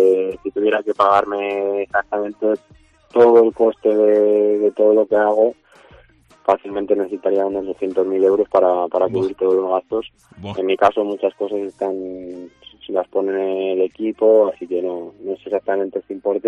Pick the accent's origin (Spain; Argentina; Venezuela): Spain; Salamanca, Castile and León; poder relucir mi ciudad, Salamanca. Ya llevo varios años haciéndolo con la marca Vijuelo, con la marca de mi pueblo